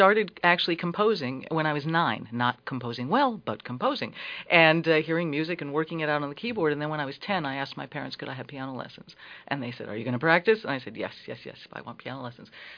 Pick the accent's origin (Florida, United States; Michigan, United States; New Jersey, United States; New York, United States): New York, United States; Manhattan; moved away as an adult; also born or lived in Los Angeles; But I grew up in Manhattan. I lived there 21 years, from birth to through conservatory, and then left and then moved to Los Angeles. And I lived in L.A. for a whopping 24 years.